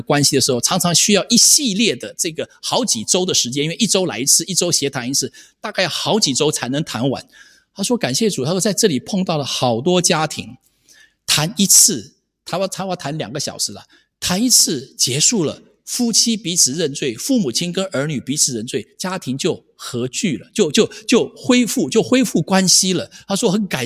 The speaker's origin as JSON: {"language": "Chinese", "country": "Taiwan", "tie": "born or raised there", "said": "大家知道，在台湾我们那个年代，我们都要当兵的"}